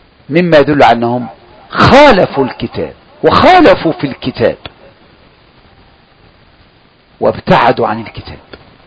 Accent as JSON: {"language": "Arabic", "country": "Egypt", "said": "احنا مصريين زي بعض"}